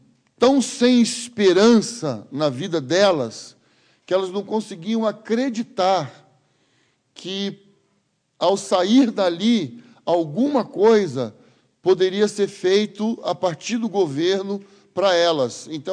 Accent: Jundiaí, São Paulo, Brazil; E lá na minha cidade, em Jundiaí, uma grande favela, num dia de chuva, caiu um barraco

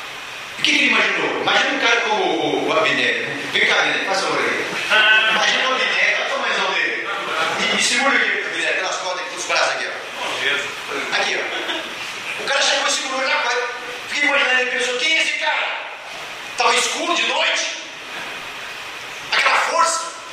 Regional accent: Goiás, Brazil; Eu vim lá do interior de Goiás

